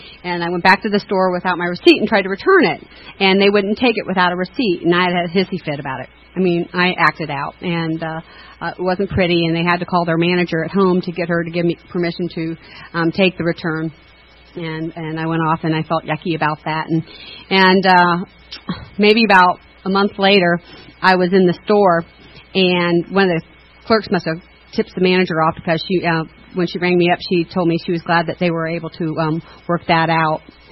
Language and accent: English; Lima, Ohio, United States; So I'm from Lima, Ohio. Anybody ever heard of it?